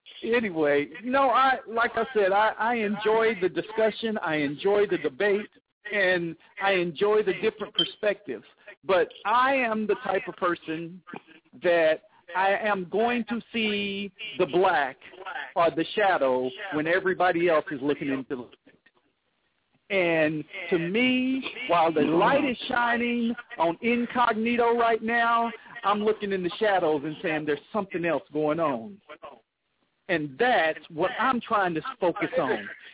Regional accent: Tennessee, United States; You forget I grew up in East Tennessee, went to an all-white high school.

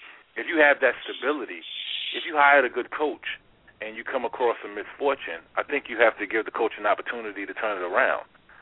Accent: Newark, New Jersey, United States; I'm from Jersey, from Newark. The Jets were irrelevant my entire childhood.

